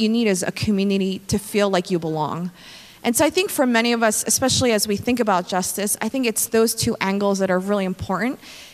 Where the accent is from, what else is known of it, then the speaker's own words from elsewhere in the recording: Philadelphia, Pennsylvania, United States; encountering racism, not on a regular basis, but every once in a while in my life growing up in Philadelphia, kind of really shaped my understanding of God's role in my family